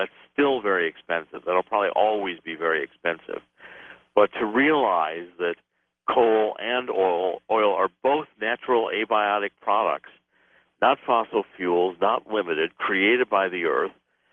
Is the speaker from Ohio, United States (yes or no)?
yes; Ohio, United States; Well, first of all, I grew up in Ohio, so I understand what you're talking about.